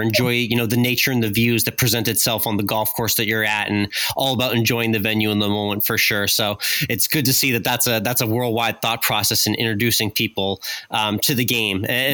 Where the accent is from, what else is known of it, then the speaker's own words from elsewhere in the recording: Massachusetts, United States; know, growing up, I volunteered at a tournament that he was playing in for the PGA Tour Champions near my hometown in Massachusetts.